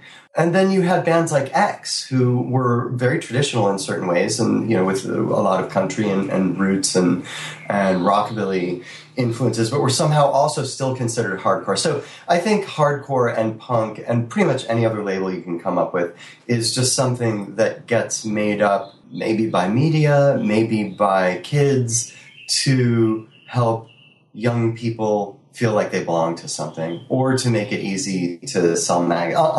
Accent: Cleveland, Ohio, United States; And maybe part of it was growing up in Cleveland, where weirdos took whatever they could get.

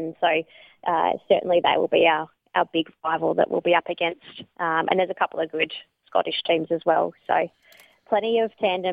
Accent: Geelong, Victoria, Australia; You know, my hometown, you know, Geelong is such a sport mad place, and it's where, you know, I learned everything about being an athlete as a kid and as a teenager.

